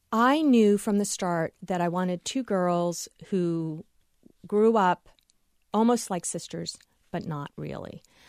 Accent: Washington, District of Columbia, United States; I based Arden and Rory on my own experience growing up in Washington, D.C. and attending an all-girls school.

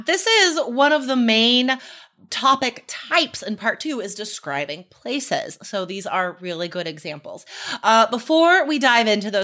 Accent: United States; then you can find like high desert, which is like where I grew up near Lake Tahoe.

